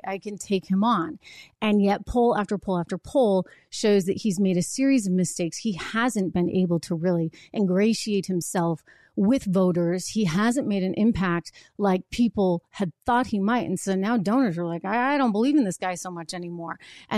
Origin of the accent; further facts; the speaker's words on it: United States; because I just go back to my sense of being an American, being proud of being American